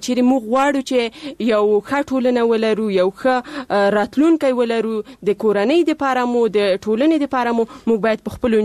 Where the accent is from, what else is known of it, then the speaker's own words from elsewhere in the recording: Paktia, Afghanistan; زه د پکتیا د دسی یو ولسوالیم چې اصلا الته د انجونو لپاره هیڅ کوانځای نشته،